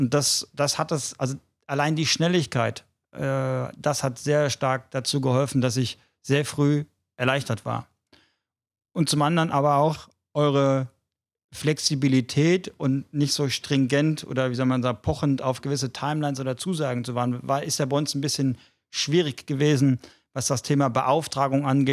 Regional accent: Frankfurt, Hesse, Germany; du bist ja zu Gast in meiner Heimatstadt hier in Frankfurt.

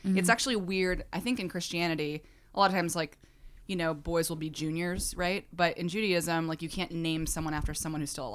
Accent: Washington, District of Columbia, United States; I grew up on Capitol Hill.

